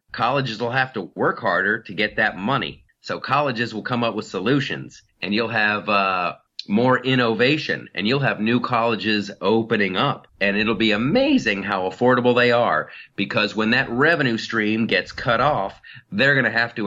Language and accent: English; Columbus, Ohio, United States; In my hometown of Columbus, Ohio, there was this lovely little area called the Short North